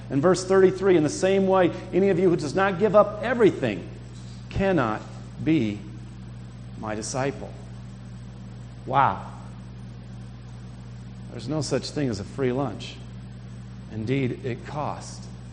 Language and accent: English; Pella, Iowa, United States; In fact, I think Alexander the Great was from Pella, my hometown in Iowa.